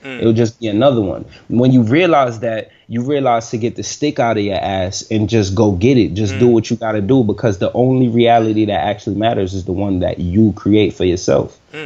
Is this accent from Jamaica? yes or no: yes; Jamaica; I just ain't want to use LAWD because I'm Jamaican and that shit cliche